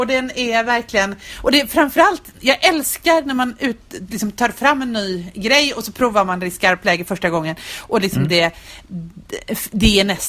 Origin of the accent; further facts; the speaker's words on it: Gothenburg, Västra Götaland County, Sweden; Men eftersom vi är göteborgare och eftersom vi är lärare så gör vi ju inte så